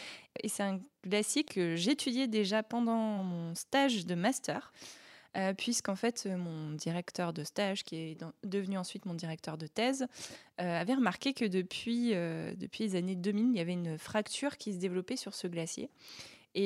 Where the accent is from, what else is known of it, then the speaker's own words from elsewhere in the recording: Bourges, Centre-Val de Loire, France; Alors moi, je viens de Bourges, en fait, de la campagne berrichonne. Je viens d'une famille qui a des origines très diverses. Donc on ne peut pas vraiment dire... Moi, j'ai grandi là-bas, mais je ne suis pas vraiment de là-bas.